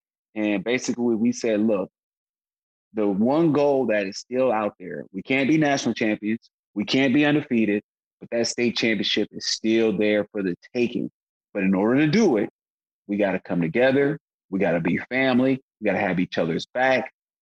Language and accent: English; South Bend, Indiana, United States; that was personal for me because I'm from South Bend